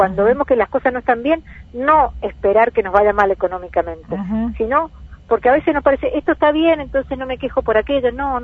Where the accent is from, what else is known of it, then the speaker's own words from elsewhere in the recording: Argentina; Creo que lo que debemos aprender los argentinos de esto